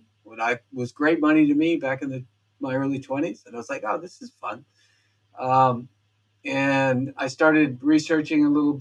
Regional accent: Montana, United States; also born or lived in Wyoming / Nebraska; You know, I grew up in Montana, Wyoming, and Nebraska

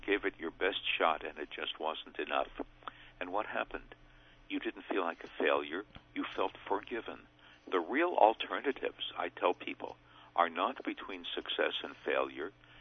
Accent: Brooklyn, New York, United States; I cannot ride a bicycle because I grew up in Brooklyn

